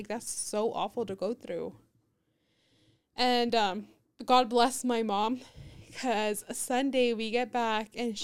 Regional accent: Las Vegas, New Mexico, United States; I know, they're like, where are you from? And we're like, Las Vegas. They're like, wow, where's that at?

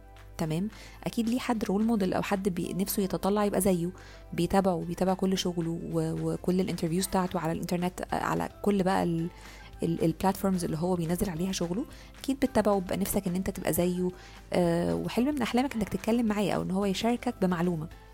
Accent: Egypt; يعني لو حاسس مثلا ان في حد في الفيلد عندنا في مصر

